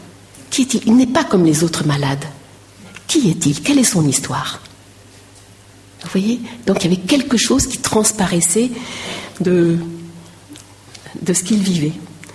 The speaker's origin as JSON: {"language": "French", "town": "Orthez", "region": "Nouvelle-Aquitaine", "country": "France", "said": "moi aussi, par mon père, je suis béarnaise, d'Orthez."}